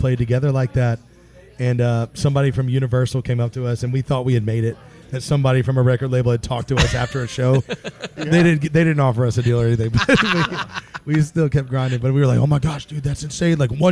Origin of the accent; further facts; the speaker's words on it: Nashville, Tennessee, United States; I was born and raised in Nashville. We had football.